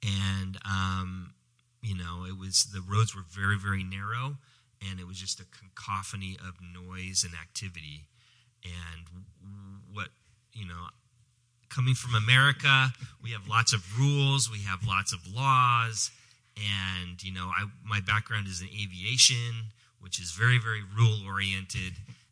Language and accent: English; Eugene, Oregon, United States; So I grew up here in Eugene, Oregon. Spent my whole life growing up here, and I went to Sheldon High School.